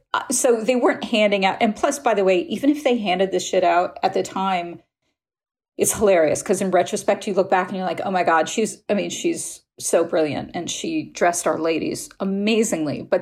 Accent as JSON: {"language": "English", "region": "New York", "country": "United States", "tie": "born or raised there", "said": "I grew up, I'm a New Yorker."}